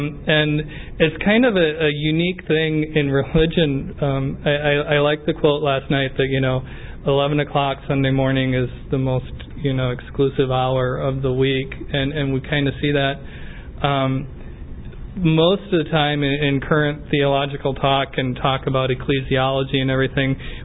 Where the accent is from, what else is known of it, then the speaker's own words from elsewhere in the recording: Midwest, United States; Personally, I come from the Midwest.